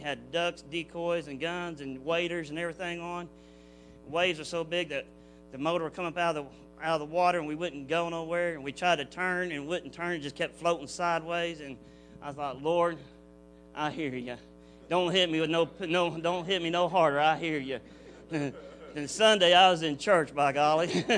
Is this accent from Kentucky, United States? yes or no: yes; Paducah, Kentucky, United States; also born or lived in Oklahoma City; from Paducah, Kentucky, also known as … from Oklahoma City.